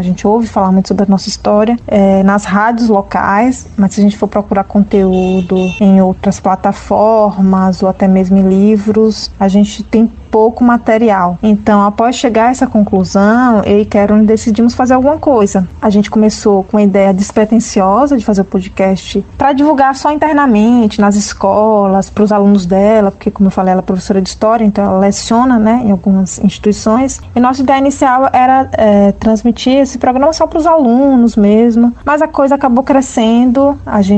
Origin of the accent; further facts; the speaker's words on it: Bonfim, Brazil; nós somos de Bonfim, então o programa surgiu para falar sobre a nossa cidade